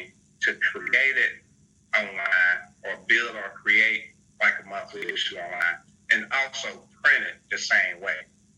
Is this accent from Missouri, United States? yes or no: yes; St. Louis, Missouri, United States; I'm from St. Louis, Missouri.